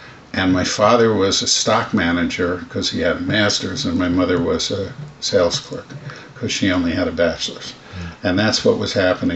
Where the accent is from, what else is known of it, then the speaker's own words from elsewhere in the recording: Yonkers, New York, United States; also born or lived in Manhattan / Bronx; So I was born in Manhattan at Doctor's Hospital, which no longer exists, on the far east side of Manhattan. We lived first for a little while in the Bronx with my grandparents on off Pelham Parkway on Wallace Avenue. And then we moved up to Yonkers, where I grew up in Yonkers